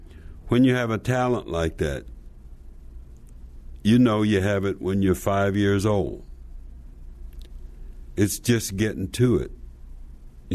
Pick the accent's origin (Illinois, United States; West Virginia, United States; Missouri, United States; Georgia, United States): West Virginia, United States; Slab Fork; I'm from Slab Fork, West Virginia, so I managed to figure this out